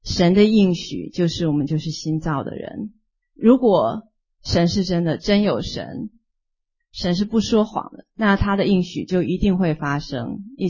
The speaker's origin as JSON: {"language": "Chinese", "country": "China", "said": "反而我们中国人是有一句话说杀头的生意有人做，赔钱的生意没人做。"}